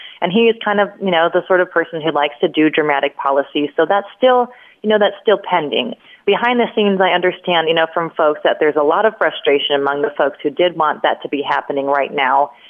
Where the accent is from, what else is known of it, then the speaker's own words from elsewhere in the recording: Indiana, United States; She was actually here in my home state of Indianapolis giving, you know, what was billed as a major speech.